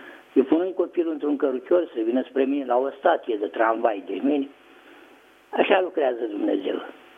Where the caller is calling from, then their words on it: Bucharest, Romania; sunt din București.